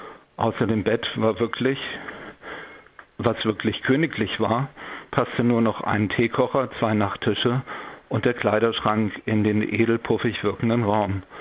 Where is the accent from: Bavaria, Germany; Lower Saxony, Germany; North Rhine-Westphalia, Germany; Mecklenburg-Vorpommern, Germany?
Lower Saxony, Germany; Und ich bin ja in der Heide aufgewachsen